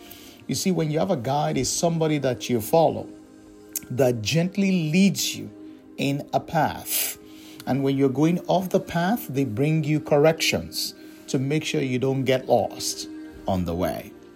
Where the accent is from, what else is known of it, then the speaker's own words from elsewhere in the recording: Nigeria; now in United States; But I grew up in the country of Nigeria, and I'm back in the United States. I've been here since 2001.